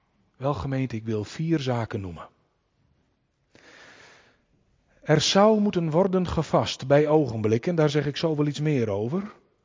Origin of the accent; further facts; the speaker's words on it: Friesland, Netherlands; En ik ben opgegroeid in Friesland.